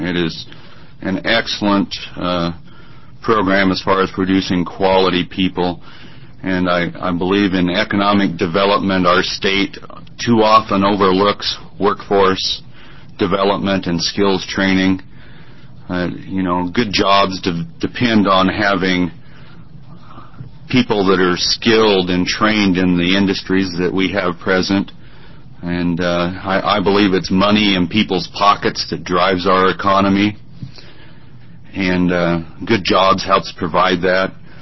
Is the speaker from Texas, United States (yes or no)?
no; Eugene, Oregon, United States; I'm from Eugene